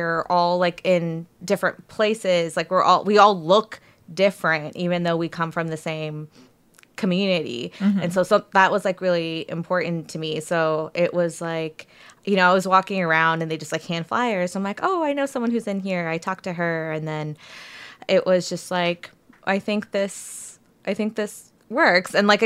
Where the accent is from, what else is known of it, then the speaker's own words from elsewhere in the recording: Texas, United States; and I certainly did not hear about it growing up in Texas, where we have a different spin on what history means.